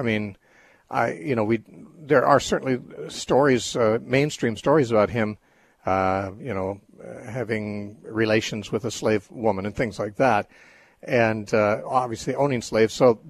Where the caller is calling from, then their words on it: Philadelphia, Pennsylvania, United States; I'm calling from Philadelphia